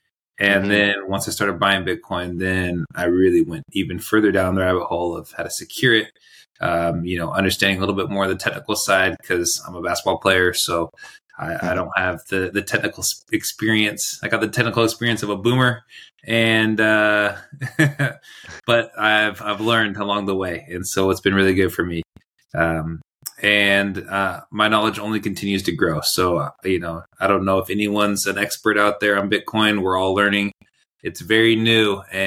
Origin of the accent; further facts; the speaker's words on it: California, United States; And currently I'm living back in California. I'm from California. So I'm back home now, working out here.